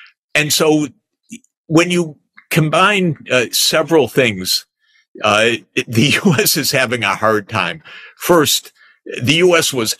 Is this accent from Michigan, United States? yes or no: yes; Detroit, Michigan, United States; I can tell you growing up in Detroit, Michigan, I didn't learn a lot of global history or global geography.